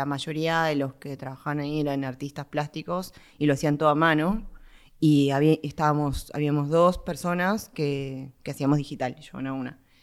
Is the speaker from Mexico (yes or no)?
no; Salta, Argentina; now in Buenos Aires, Argentina; Yo soy de Salta y vine a vivir a Buenos Aires para hacer la facultad.